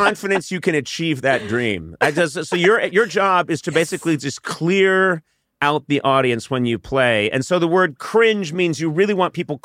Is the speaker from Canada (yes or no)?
no; Ireland; I'm Irish.